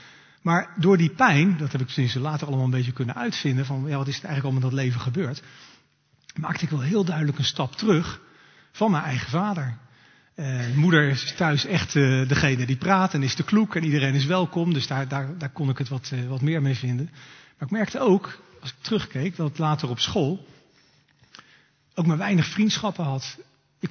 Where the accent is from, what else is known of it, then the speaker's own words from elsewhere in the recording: The Hague, South Holland, Netherlands; Nou, ik kom uit Den Haag.